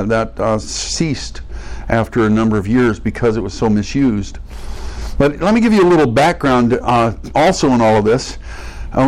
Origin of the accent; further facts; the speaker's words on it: California, United States; sorry, I'm from California.